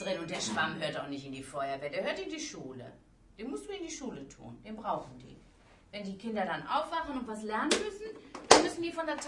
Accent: Rhineland, Germany; Ich komme aus dem Rheinland, die sind viel lebhafter.

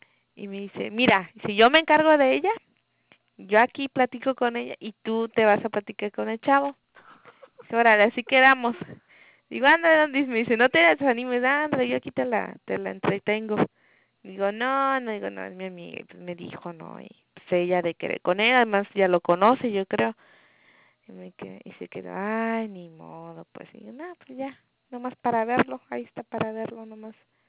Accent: Acapulco, Guerrero, Mexico; Le digo, de Guerrero. Y me dice, ah, Acapulquito. Y le digo, ¿cómo sabes de que soy de Acapulco? Dice, ay, ¿eres de Acapulco? Y le digo, sí.

